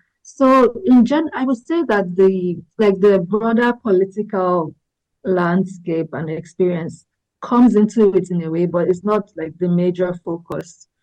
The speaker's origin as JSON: {"language": "English", "region": "Lagos", "country": "Nigeria", "tie": "born or raised there", "said": "Growing up in Lagos in Nigeria has been like a huge source of like my writing inspiration."}